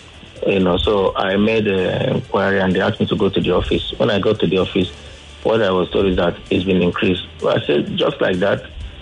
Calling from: Ikoyi, Lagos, Nigeria; I'm calling from Ikoyi.

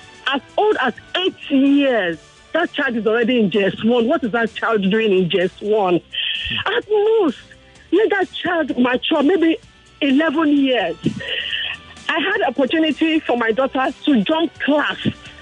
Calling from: Ijego, Lagos, Nigeria; I'm calling from Ijego.

